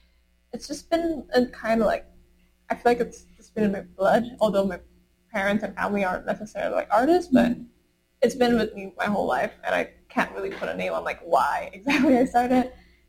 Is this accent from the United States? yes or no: no; Indonesia; I feel like it's a very specific experience of growing up in Indonesia, but also like really wanting to connect with these two different heritages